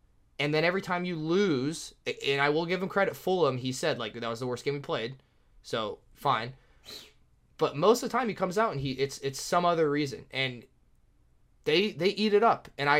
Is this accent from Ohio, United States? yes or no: yes; Ohio, United States; I'm from Ohio. I'm a Crew fan, so I'm joking.